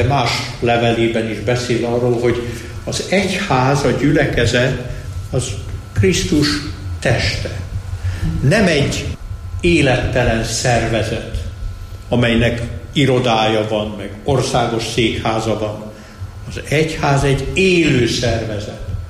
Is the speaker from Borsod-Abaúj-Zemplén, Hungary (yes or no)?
no; Budapest, Hungary; Pesterzsébeti templom körül nőttünk föl, ott volt az édesapám lelkész először